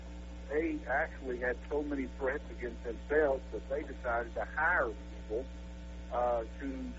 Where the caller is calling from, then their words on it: San Angelo, Texas, United States; even though it might be an Oklahoma number, I'm in San Angelo.